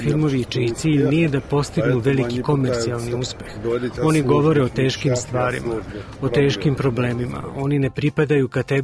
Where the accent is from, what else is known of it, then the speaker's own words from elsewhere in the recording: Russia; Serbian is a second language; Kod nas, u Rusiji, za sada nema takve industrije, kao što je nema ni kod vas